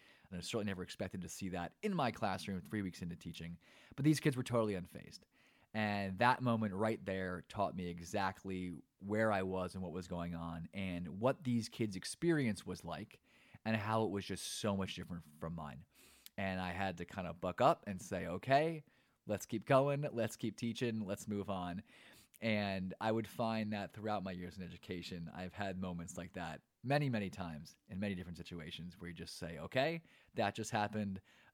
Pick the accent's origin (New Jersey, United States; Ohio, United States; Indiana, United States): New Jersey, United States; Hillsborough; at Hillsborough High School where I grew up in New Jersey